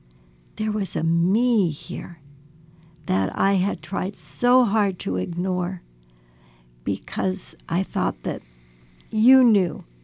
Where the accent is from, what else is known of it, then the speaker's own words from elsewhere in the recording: California, United States; we grew up in the San Joaquin Valley, and it was the crop sprays.